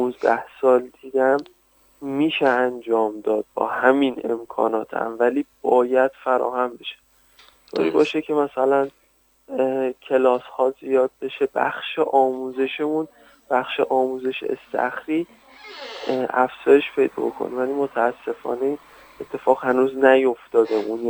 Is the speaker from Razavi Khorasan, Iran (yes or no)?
no; Hamadan, Iran; born there; گفتم به 24 سالمه، متولد همدانم.